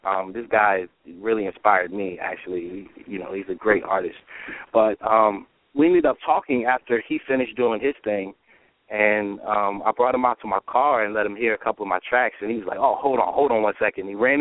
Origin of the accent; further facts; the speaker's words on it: Richmond, Virginia, United States; also born or lived in Germany / Texas / Louisiana / Alabama; I moved to Texas and then Louisiana, Alabama, Massachusetts, then Virginia. And I'm actually from Richmond, Virginia. I spent most of my time in Richmond. And I moved to the 757 area for a job.